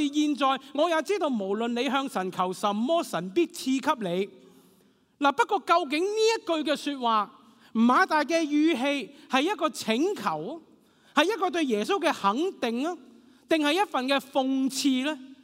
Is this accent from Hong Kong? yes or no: yes; Hong Kong; 就好像今天我们香港人经常说，我都知道我妈是女人